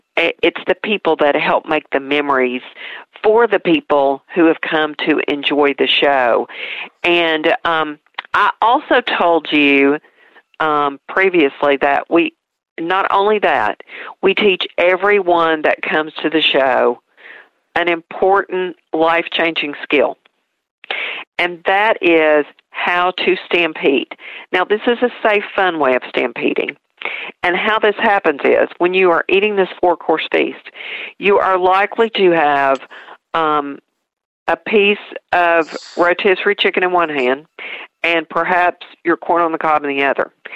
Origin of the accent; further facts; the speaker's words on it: Pigeon Forge, Tennessee, United States; You're going to be treated like you've come to my hometown and settle in, enjoy yourself.